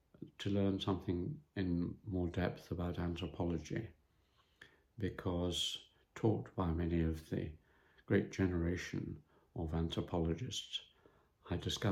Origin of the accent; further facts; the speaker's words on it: North West England, United Kingdom; growing up in William Wordsworth's Valley in Eswate Dale